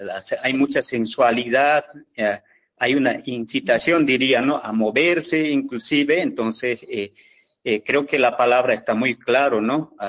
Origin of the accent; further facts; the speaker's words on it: Bolivia; Mire, yo soy de Bolivia y allá hay muchas culturas en realidad